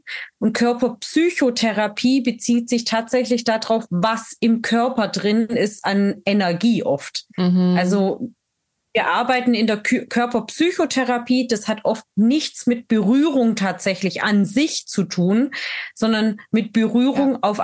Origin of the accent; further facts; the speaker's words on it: Baden-Württemberg, Germany; born there; now in Munich, Germany; ich bin gebürtig aus Baden-Württemberg und lebe jetzt mit meiner Familie. Das sind meine vier Kinder, unser Hund, Katze und hier in München im Osten.